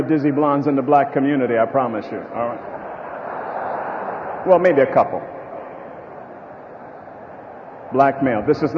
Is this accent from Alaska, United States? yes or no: no; Buffalo, New York, United States; I grew up in Buffalo, New York. I grew up in the Willard Park Projects. It's a wonderful place.